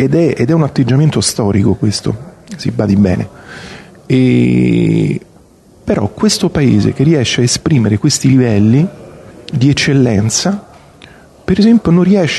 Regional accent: Rome, Lazio, Italy; born there; peraltro io sono nato e vivo a Roma, ma considero Torino la mia città adottiva

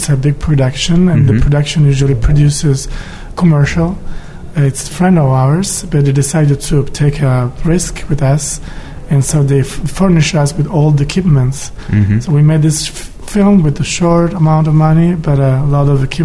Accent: Turin, Piedmont, Italy; English is a second language; moved away as an adult; now in Paris, France; I'm from Turin, I'm from here, but I live in Paris since 13 years.

